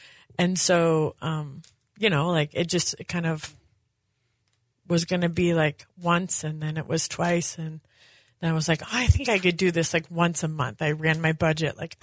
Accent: Nebraska, United States; and like I'm from Nebraska, so it snows there in October also.

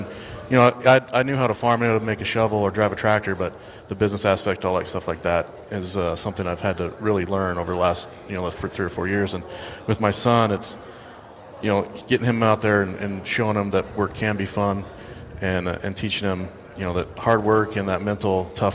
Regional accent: Huntley Project, Montana, United States; You know, I grew up in the Huntley Project, and it's all about the community

